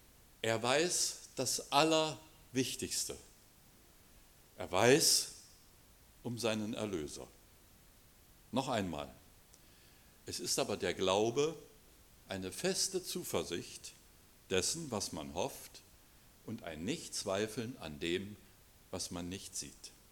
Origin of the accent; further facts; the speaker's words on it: Germany; Ich bin ja nun in der DDR aufgewachsen